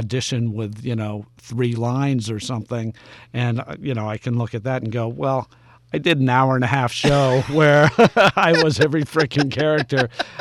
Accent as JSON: {"language": "English", "town": "Weston", "region": "Vermont", "country": "United States", "tie": "born or raised there", "also_born_or_lived": "Springfield, Vermont", "said": "Yeah, I was born in Springfield, Vermont, and bred in Weston, Vermont, from the time I was born."}